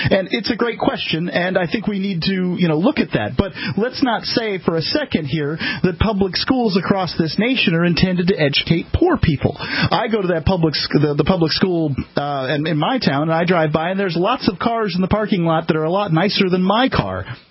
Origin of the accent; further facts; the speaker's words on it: Florida, United States; By the way, we're both from Florida.